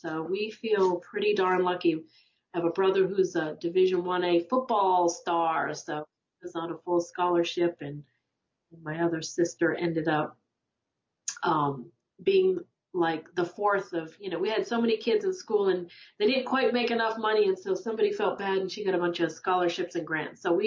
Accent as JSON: {"language": "English", "town": "Boston", "region": "Massachusetts", "country": "United States", "tie": "born or raised there", "also_born_or_lived": "Europe / Japan", "said": "My father was career military, so I grew up all over the world, all over the United States. I was able to live in Europe. I was able to live in Japan. And when my dad retired, we all moved back home. Home was in the greater Boston are"}